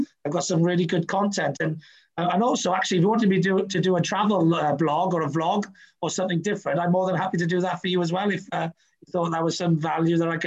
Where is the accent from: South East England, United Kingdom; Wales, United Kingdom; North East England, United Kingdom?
Wales, United Kingdom; I'm a mad, passionate Welsh sports fan and just Wales fan.